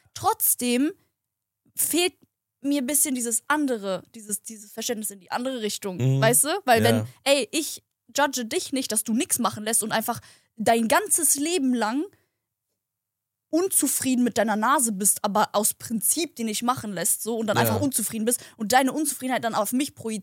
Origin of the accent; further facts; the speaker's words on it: Frankfurt, Hesse, Germany; Ich komme aus Frankfurt